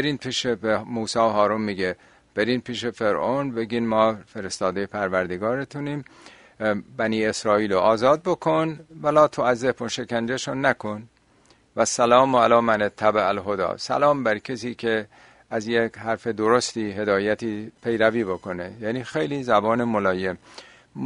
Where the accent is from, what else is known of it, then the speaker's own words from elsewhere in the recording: Iran; حالا ما چون ایرانی هستیم و شاید بیشتر حساسیت رون باشه